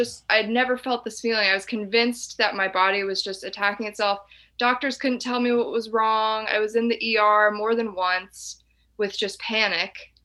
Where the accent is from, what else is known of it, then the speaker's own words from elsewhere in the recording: the South, United States; But I'm from the South, so it had never even crossed my mind